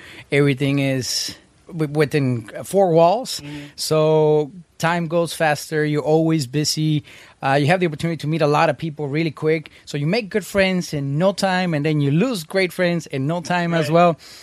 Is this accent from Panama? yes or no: no; Mexico; now in United States; I was born in the States, raised in Mexico.